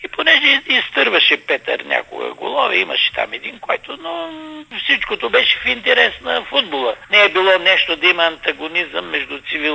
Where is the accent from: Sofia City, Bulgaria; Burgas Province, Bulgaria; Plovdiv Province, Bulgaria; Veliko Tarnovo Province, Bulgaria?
Veliko Tarnovo Province, Bulgaria; Veliko Tarnovo; че аз съм от Велико Търново